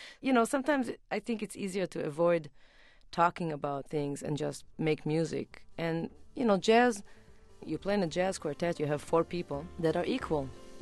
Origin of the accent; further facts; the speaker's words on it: Israel; now in United States; I grew up playing with my brothers, playing with all our friends growing up in Israel. And I never thought of myself as being different until I got to the United States